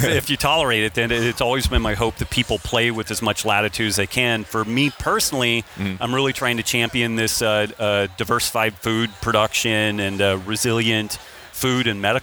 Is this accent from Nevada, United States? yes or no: yes; Reno, Nevada, United States; I'm from Reno, so there's nothing green there. It's just all brown.